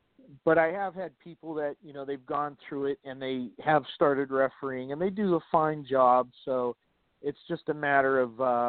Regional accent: California, United States; You know what? I'm actually from California, so I've been wondering about that myself.

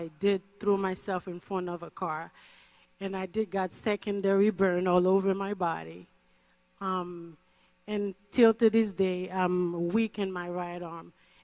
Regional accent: Boston, Massachusetts, United States; I'm from Boston, Massachusetts.

